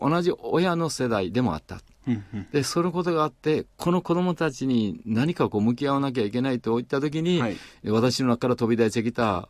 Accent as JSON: {"language": "Japanese", "region": "Tokushima", "country": "Japan", "tie": "born or raised there", "said": "まず小さいとこから徳島育ちでね、"}